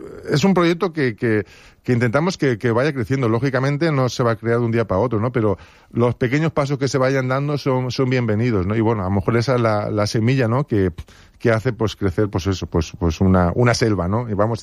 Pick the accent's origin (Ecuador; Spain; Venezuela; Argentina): Spain; Benidorm, Valencian Community; porque soy de Benidorm. Y me gustaría, ¿no?, que Benidorm volviera.